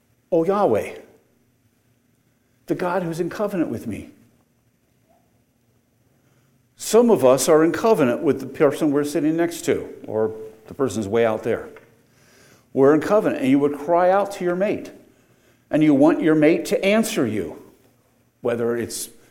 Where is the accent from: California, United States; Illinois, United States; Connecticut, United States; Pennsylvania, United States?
Pennsylvania, United States; I grew up in Pennsylvania, as you all know